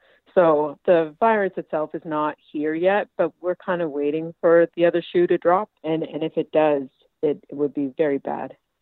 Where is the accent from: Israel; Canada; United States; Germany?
Canada; Mabou, Nova Scotia; also born or lived in Toronto; I live in my hometown, my home village in Mabu, in Cape Breton right now. So I moved out of Toronto late 2015, and I moved back to Nova Scotia.